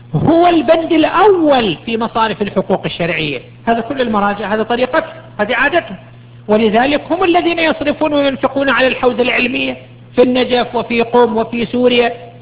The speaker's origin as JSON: {"language": "Arabic", "town": "Qatif", "region": "Eastern Province", "country": "Saudi Arabia", "said": "لكن مع الأسف هذا لم يترتب عندنا في القطيف لحد الآن"}